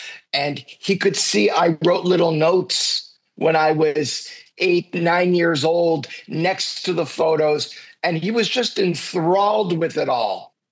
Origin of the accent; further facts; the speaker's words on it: Montreal, Quebec, Canada; growing up in Montreal, there were lots of Ken Dryden fans.